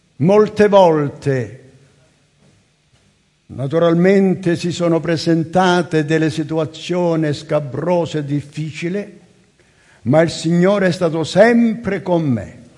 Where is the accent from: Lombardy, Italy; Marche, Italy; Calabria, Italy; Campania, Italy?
Calabria, Italy; first language Calabrian; Io sono calabrese e sicuramente voi lo scoprirete che sono calabrese. Questa è una chiesa dove ci sono molte lingue, la mia lingua è la lingua calabrese.